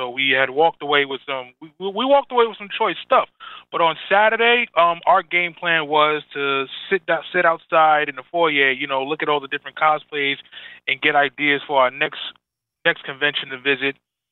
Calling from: Bronx, New York, United States; I'm calling from the Bronx.

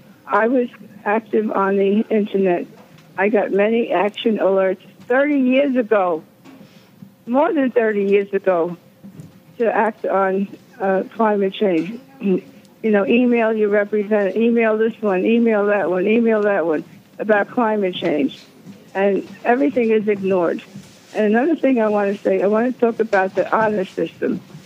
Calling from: Manalapan, New Jersey, United States; Yes, I'm calling from Manalapan, New Jersey.

